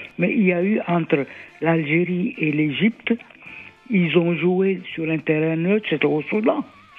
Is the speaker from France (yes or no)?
no; Senegal; Moi, je suis Sénégalais, Mandoum au Sénégal.